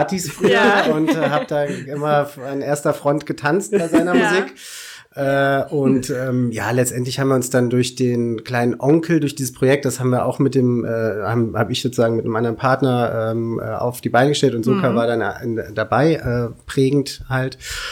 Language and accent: German; Kassel, Hesse, Germany; born there; komme auch gebürtig aus Kassel und bin seit ein paar Jahren auch im Eventbereich tätig.